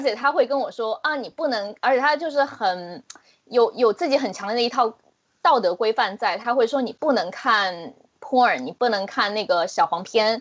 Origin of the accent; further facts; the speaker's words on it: Shanghai, China; now in Washington, United States; 我是上海人，我现在住在华盛顿快8年了